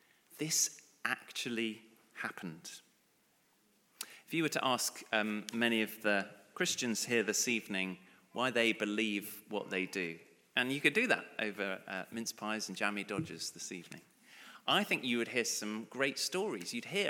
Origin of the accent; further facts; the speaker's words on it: London, United Kingdom; born there; I was born in St. Mary's Hospital in Roehampton in London